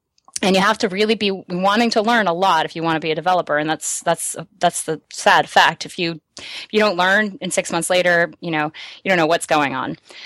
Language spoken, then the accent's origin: English; United States; much more advanced than mine was growing up in the States.